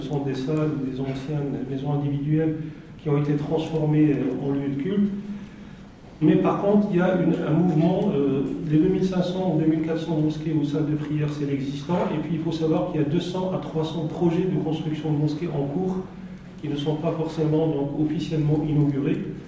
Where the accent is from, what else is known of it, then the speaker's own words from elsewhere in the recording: Morocco; moi-même je suis originaire du Maroc